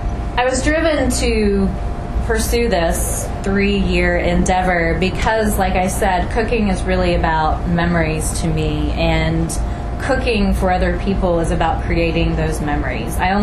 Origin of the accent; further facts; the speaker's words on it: Vanceburg, Kentucky, United States; As Brian mentioned, I am from Vanceburg, Kentucky, so in case you were wondering where that is, I put a big blue star in the general locale.